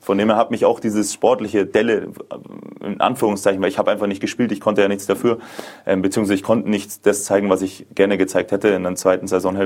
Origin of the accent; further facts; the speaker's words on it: Munich, Bavaria, Germany; einfach mein schönes München zurückzulassen, meine Familie, meine Freunde, dieses Gesamtpaket. Ich liebe meine Heimat, ich bin sehr, sehr heimatbezogen.